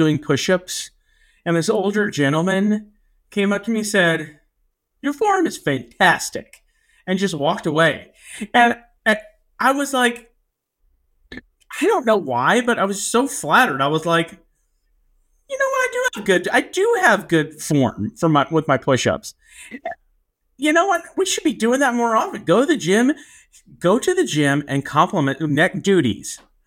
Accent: Tulsa, Oklahoma, United States; I'm from Tulsa.

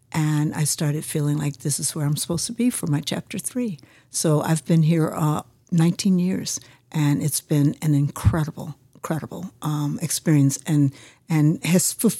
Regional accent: Chicago, Illinois, United States; So I'm from Chicago, born and raised, always been attracted to issues for children, right?

